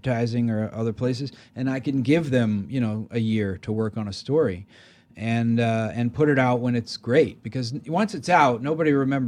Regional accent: Maryland, United States; I grew up in Maryland, and the thing that really changed my life was, you know, I grew up in kind of the suburbs and it was incredibly boring with nothing to do, and it was horrible.

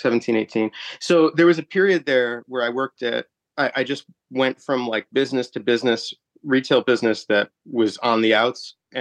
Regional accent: Glenview, Illinois, United States; I'm from Glenview, actually.

